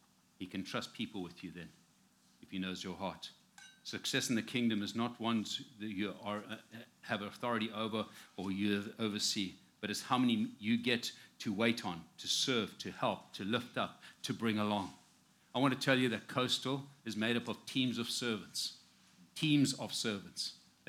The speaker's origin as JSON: {"language": "English", "region": "Harare", "country": "Zimbabwe", "tie": "born or raised there", "said": "And we are part of an incredible church that was growing up in Harare, Zimbabwe, watching God do incredible things."}